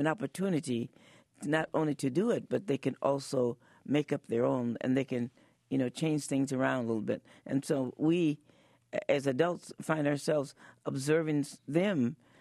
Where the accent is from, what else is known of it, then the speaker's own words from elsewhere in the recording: Chicago, Illinois, United States; also born or lived in St. Louis, Missouri; I was born in St. Louis, Missouri, but I grew up in Chicago, Illinois. And we had a wonderful theater called the Regal Theater.